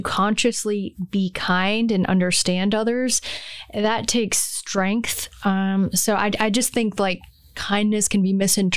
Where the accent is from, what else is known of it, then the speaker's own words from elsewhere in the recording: Pennsylvania, United States; I'm from Northeastern Pennsylvania. So that was at Montrose Area Junior Senior High School.